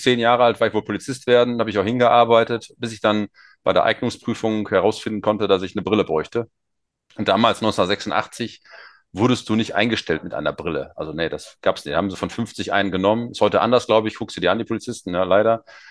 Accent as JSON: {"language": "German", "town": "Bochum", "region": "North Rhine-Westphalia", "country": "Germany", "tie": "born there", "said": "Ich bin im Grunde Bochumer, aber ich bin ja in Bochum geboren. Deswegen Bochum, ja."}